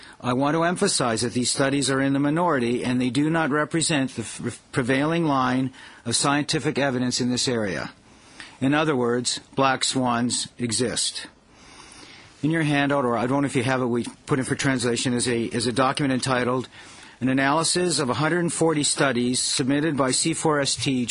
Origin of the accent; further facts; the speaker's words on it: Canada; As a Canadian, I find this confusing.